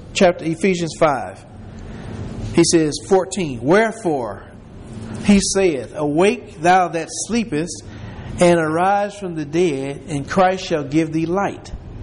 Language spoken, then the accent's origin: English; Detroit, Michigan, United States; You know, I'm from Detroit, and we would always say, women in the North are different than women in the South.